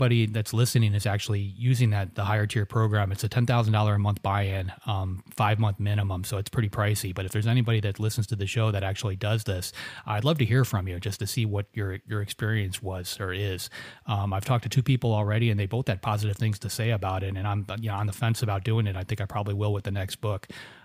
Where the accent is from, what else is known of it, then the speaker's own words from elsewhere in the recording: Florida, United States; I grew up in Florida, and, you know, Ted Bundy was a big thing back when I was in high school